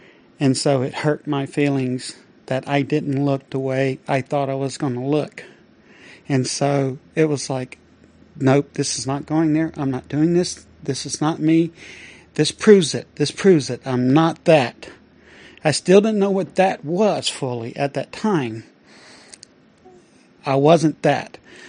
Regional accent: the South, United States; I was from the South, and trust me, David Duke did burn crosses not far from my house.

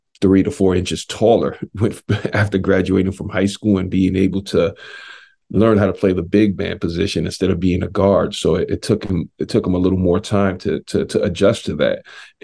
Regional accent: New York, United States; I'm a huge New York Knicks fan, born and raised in New York.

